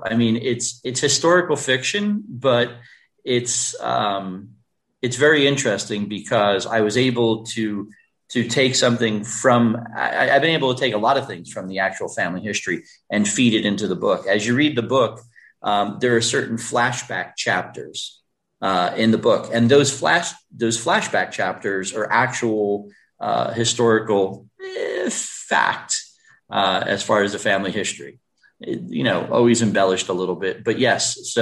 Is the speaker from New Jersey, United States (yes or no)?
yes; Woodbridge, New Jersey, United States; I'm also from New Jersey, by the way. I grew up in Woodbridge, not too far from you.